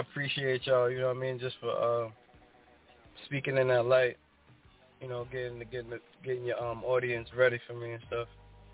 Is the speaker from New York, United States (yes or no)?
yes; New York City, New York, United States; Well, I'm originally from Staten Island. I lived a lot of my life in Queens. And I live in Harlem as well, so I'm a New York City cat for real.